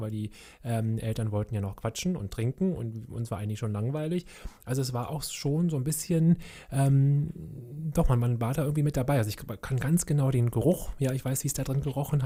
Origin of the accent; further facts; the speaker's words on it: Berlin, Germany; ich bin ja groß geworden in Kreuzberg, SO 36